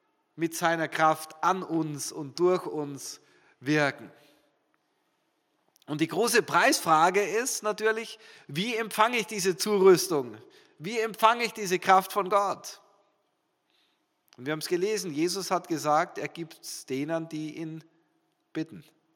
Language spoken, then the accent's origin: German; Germany; Hey, wir sind Deutsche. Es ist in uns drin, in unserer Kultur.